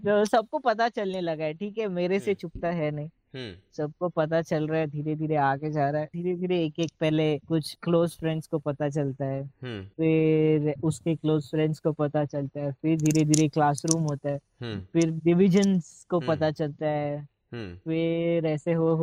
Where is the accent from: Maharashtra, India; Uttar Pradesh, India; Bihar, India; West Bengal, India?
West Bengal, India; हम बंगाली लोगों का अलग ही रेप्यूटेशन और ये होता था, दबदबा होता था हमारे